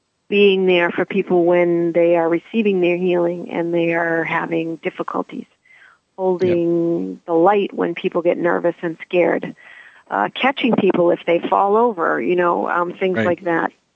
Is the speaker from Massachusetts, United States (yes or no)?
yes; Braintree, Massachusetts, United States; I grew up in Braintree, Massachusetts, but that doesn't mean there's not wisdom keepers there that have tread that earth.